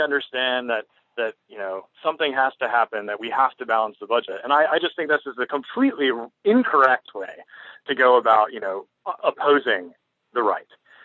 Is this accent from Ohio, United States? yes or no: no; Florida, United States; I'm from Florida. I was born there. I was raised there.